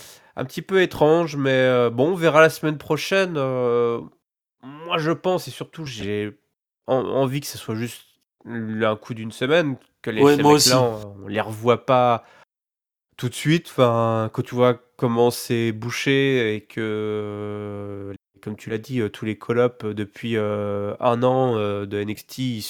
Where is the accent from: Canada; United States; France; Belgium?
United States; Kentucky; je viens du Kentucky